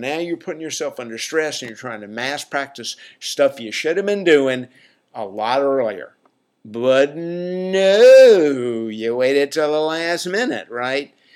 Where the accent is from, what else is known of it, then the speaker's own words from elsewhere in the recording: the South, United States; I'm from the South, so I can slam it, okay?